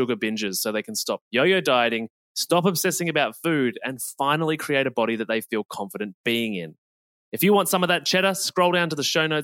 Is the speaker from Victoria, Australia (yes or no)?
yes; Victoria, Australia; now in Melbourne, Australia; She's based here in Melbourne and actually originates approximately from my hometown, somewhere in the heart of Gippsland.